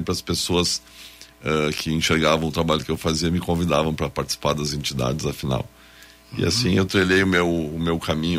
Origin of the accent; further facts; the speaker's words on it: Caxias do Sul, Rio Grande do Sul, Brazil; meu pai é de Garibaldi, minha mãe é de São Marcos, mas eu nasci em Caxias e fiz minhas raízes todas em Caxias, não fui estudar fora, estudei em Caxias